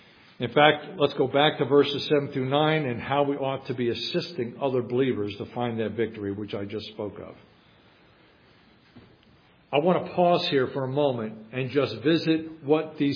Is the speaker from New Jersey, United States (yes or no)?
yes; New Jersey, United States; Again, y'all are experienced. I'm from New Jersey. I'm saying y'all.